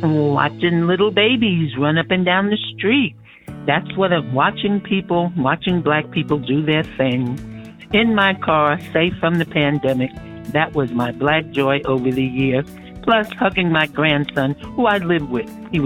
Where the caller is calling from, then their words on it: Oakland, California, United States; I'm calling from Oakland, Berkeley, California.